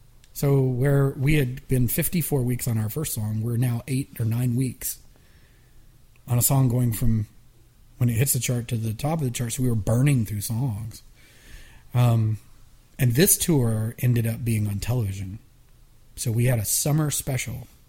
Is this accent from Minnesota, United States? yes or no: no; Atlanta, Georgia, United States; we were obsessed with using the acousticness and the authenticity of the music we grew up with in Atlanta, which was like … the … all these kind of Atlanta Southern but pop but rock